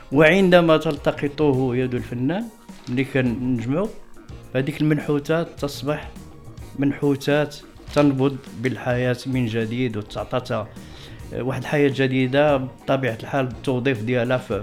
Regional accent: Fes, Fès-Meknès, Morocco; كنا نسكن في واحد الحي مدينة فاس، أنا سكنت وترعرعت في مدينة فاس

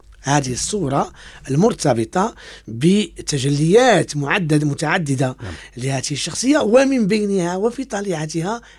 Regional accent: Morocco; born there; ومعلوم أننا حين ولدنا في المغرب ولدنا في خضم من الألوان التراثية وفي خضم من الألوان الموسيقية وفي خضم من الأغاني ومن الأشكال التي تحضر معنا في احتفالاتنا مختلفة.

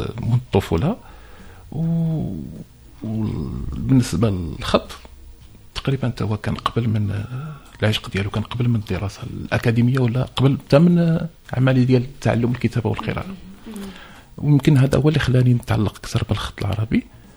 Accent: Salé, Rabat-Salé-Kénitra, Morocco; born there; دابا فنان تشكيلي مغربي من مواليد مدينة سلا

